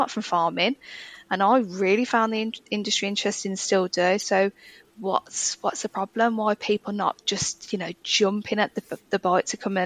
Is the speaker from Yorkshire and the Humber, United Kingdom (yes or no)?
no; Birmingham, West Midlands, United Kingdom; oh, I'm from Birmingham, and you literally saw people's eyes go, oh, what do you mean from Birmingham?